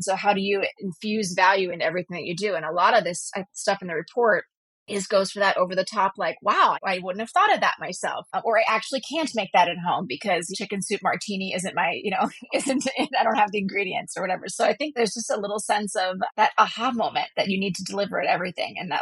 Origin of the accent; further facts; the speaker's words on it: Pittsburgh, Pennsylvania, United States; And I'm from Pittsburgh and I let it happen. So there's a little east-west part of the state thing happening.